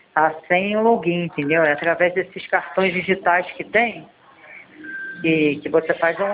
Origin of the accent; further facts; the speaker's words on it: Araruama, Rio de Janeiro, Brazil; Não, do Rio, eu sou aqui da cidade de Araruama.